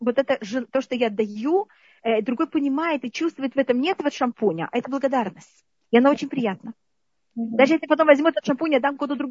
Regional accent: Israel; хотя я выросла в Израиле с 10 лет

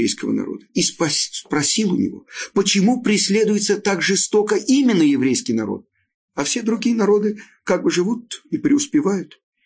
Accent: Odesa, Odesa Oblast, Ukraine; я родом из Одессы

